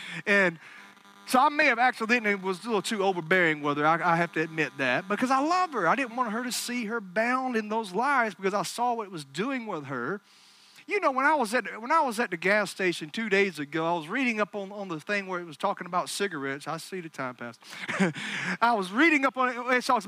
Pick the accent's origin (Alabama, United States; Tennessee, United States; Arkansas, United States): Alabama, United States; I know I do have a very sarcastic, redneck sense of humor. I am from Alabama. Roll Tide, Pastor.